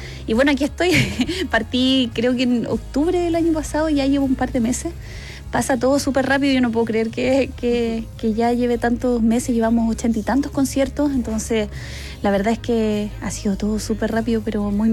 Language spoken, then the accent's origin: Spanish; Valdivia, Los Ríos, Chile; De Valdivia para el mundo, claro.